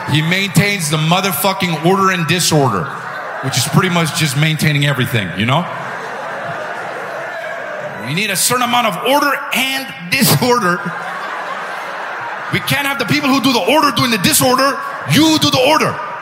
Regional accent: Bessemer, Colorado, United States; We're from Bessemer, and we are, first and foremost

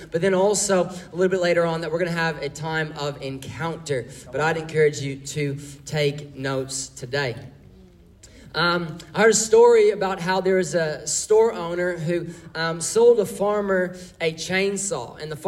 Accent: Texas, United States; I mean, you are familiar with Josh and Kelly, fellow Americans, but I'm from Texas as well.

